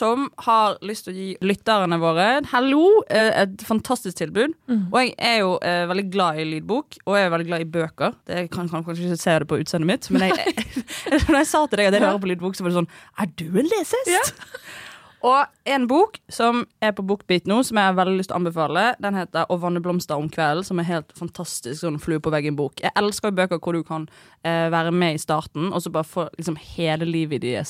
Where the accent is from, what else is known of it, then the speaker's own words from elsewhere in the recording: Western Norway, Norway; for meg som vestlending så har det vært vanskelig å høre hvordan barneskuespillere snakker til hverandre på østlandsk